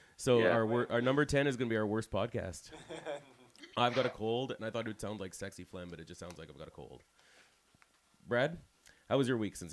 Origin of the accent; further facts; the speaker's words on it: Surrey, British Columbia, Canada; But I grew up in Surrey, but I grew up in Cloverdale, which is not really Surrey.